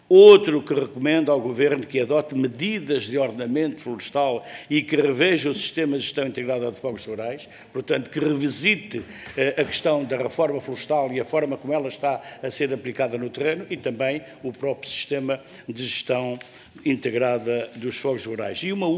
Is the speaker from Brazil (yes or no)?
no; Pedrógão Grande, Leiria, Portugal; o comandante dos bombeiros da minha terra, o comandante dos bombeiros de Pedrógão Grande